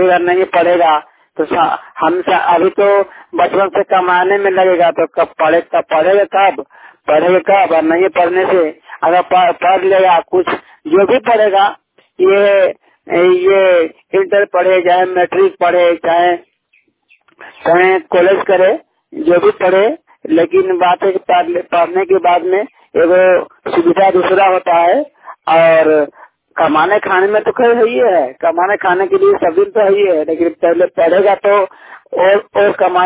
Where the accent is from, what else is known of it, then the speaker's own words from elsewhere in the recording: Jharkhand, India; झारखंड का रहने वाला हूँ, धनबाद मोरवानी का प्रतिनिधि हूँ।